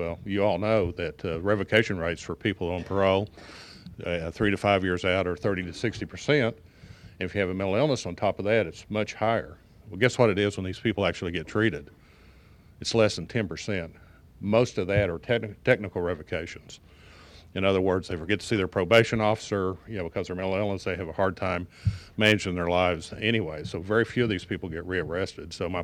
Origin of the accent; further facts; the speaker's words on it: Texas, United States; I'm from Texas, and it's hotter than hell there all the time.